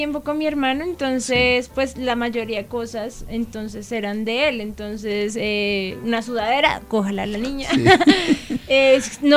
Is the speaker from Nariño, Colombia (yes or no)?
yes; Pasto, Nariño, Colombia; born there; now in Bogotá, Colombia; Yo nací en Pasto.